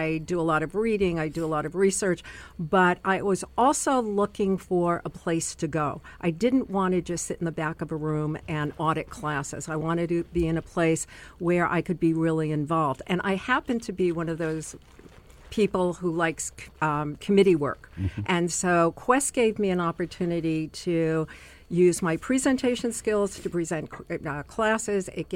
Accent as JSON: {"language": "English", "region": "New York", "country": "United States", "tie": "born or raised there", "said": "I am born and raised in New York. I am a New Yorker."}